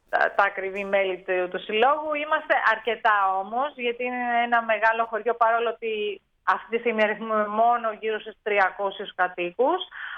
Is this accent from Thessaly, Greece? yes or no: yes; Pinakates, Thessaly, Greece; Εγώ είμαι μόνιμη κάτοικος. Εγώ είμαι ερωτική μετανάστη της είναι, η καταγωγή μου είναι από τις Πινακάτες